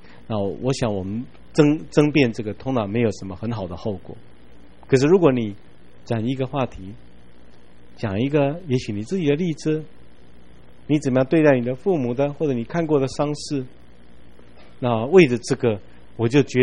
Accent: Taiwan; 我们台湾人都说生前一粒豆看牙需要拜低头

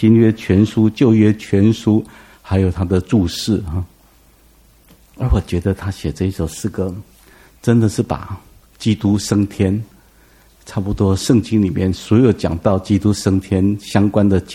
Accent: Taiwan; 我们台湾人拜鸡拜羊

